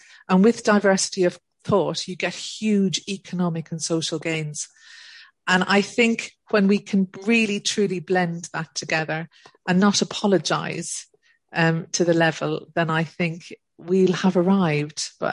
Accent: Ireland; I grew up in Ireland in a very Catholic country with a very small diversity, well, if anything, of people.

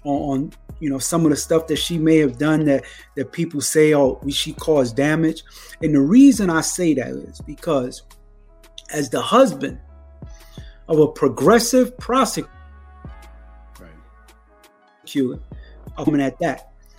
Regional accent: New York, United States; Michigan, I'm from New York. You know, we're going to stir it up.

